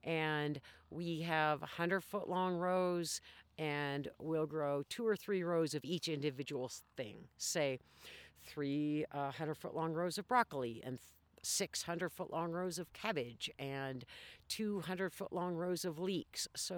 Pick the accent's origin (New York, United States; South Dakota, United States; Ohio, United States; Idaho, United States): Idaho, United States; No, I grew up in Idaho, which is fairly rural, and we always had a large garden.